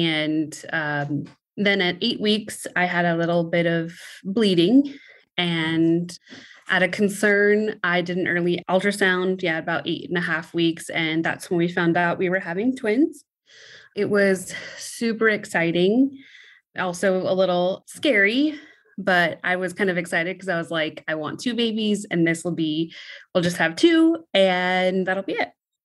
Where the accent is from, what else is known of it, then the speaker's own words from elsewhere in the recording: Sacramento, California, United States; I am from Sacramento, California.